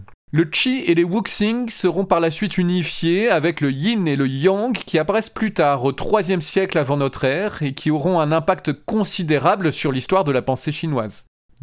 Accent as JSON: {"language": "French", "country": "France", "said": "parce que je suis français"}